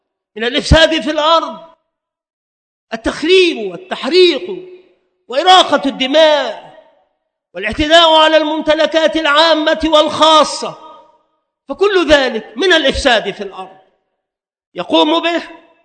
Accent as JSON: {"language": "Arabic", "country": "Egypt", "said": "الآن عندنا في مصر طائفة من الناس"}